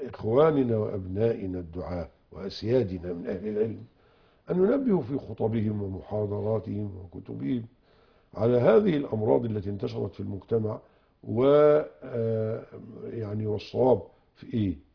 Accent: Egypt; وكان عندنا في مصر الشيخة نفيسة والشيخة طماضر

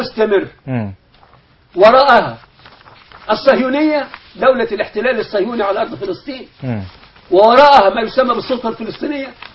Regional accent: Egypt; احنا عندنا في مصر، انا بعتقد انا زعلان، لان الملف بتاع سيناء مش ملف امني فقط

